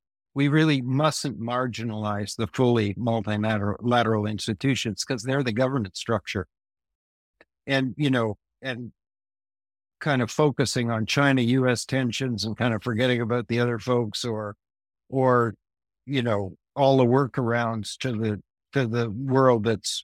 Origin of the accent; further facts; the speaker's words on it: Canada; I grew up in Canada